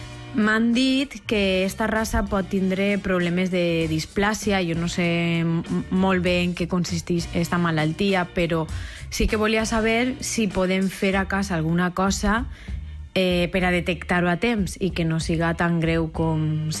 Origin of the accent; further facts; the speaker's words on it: Torrent, Valencian Community, Spain; Soc de Torrent i volia fer-li una pregunta al veterinari del programa.